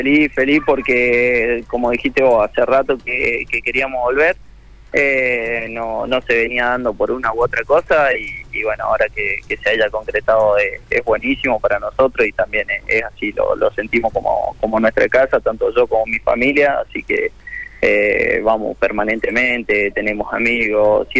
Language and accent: Spanish; San Rafael, Mendoza, Argentina; No, yo soy de San Rafael, del sur.